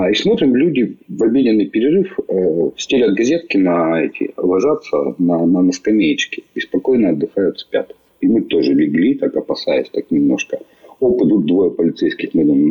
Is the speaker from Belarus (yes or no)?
no; Sverdlovsk Oblast, Russia; тем более сам родом со Свердловской области.